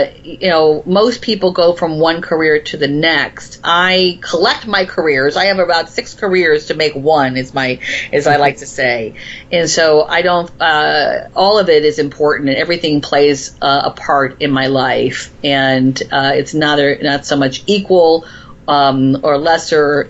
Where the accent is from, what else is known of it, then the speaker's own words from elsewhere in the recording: Florida, United States; And I grew up in Florida, and when I came up here because I got a job at Stage Door Manor, which is up in the Catskills.